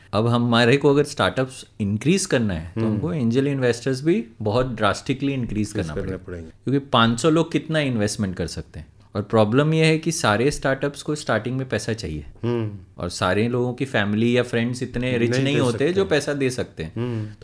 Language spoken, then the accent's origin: Hindi; Patna, Bihar, India; now in Mumbai, India; नहीं नहीं, मैं ओरिजिनली पटना से हूँ.